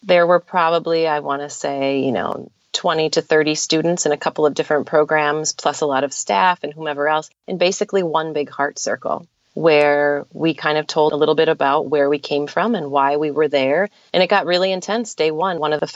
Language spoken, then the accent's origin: English; Minnesota, United States; So I mentioned that I'm from South Central Minnesota, and I grew up on a dairy farm.